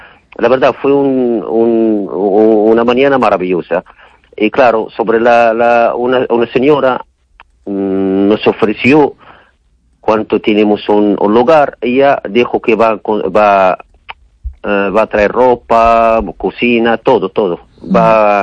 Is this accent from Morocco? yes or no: yes; Morocco; Spanish is a second language; now in A Coruña, Spain; Yo soy de Marruecos.